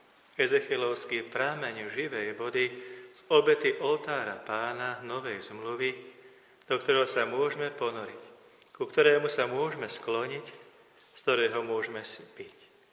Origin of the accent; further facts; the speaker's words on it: Skalica, Trnava Region, Slovakia; born there; Veľmi rád v mojom rodisku tam skalici bývali vždy procesia